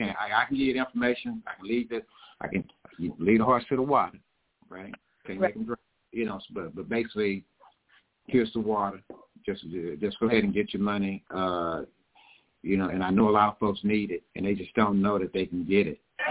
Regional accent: Ennis, United States; I'm working with a homegirl of mine now, down in my hometown. Now she's in one of those facilities down in my hometown of Ennis.

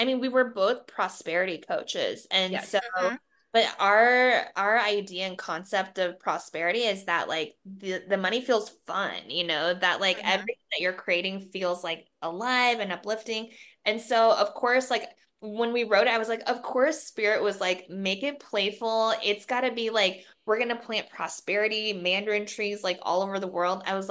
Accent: Taiwan; So yeah, we're both from Taiwan, and I mean, originally like our bloodline is both from Taiwan.

